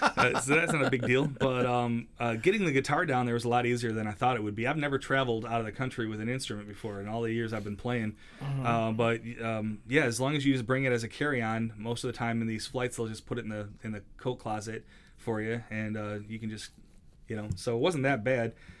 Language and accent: English; Trenton, New Jersey, United States; Yeah, it's a local bar, city I grew up in Trenton